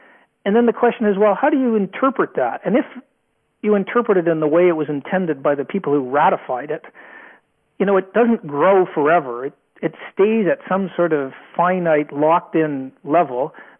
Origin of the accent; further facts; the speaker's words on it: Canada; I'm Canadian originally. I was a second-rate Canadian curler